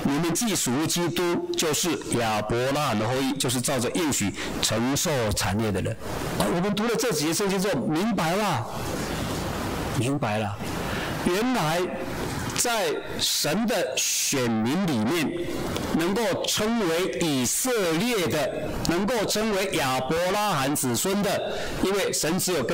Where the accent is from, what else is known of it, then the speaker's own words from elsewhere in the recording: Taiwan; 我顶多是台湾支派吧，我台湾人啊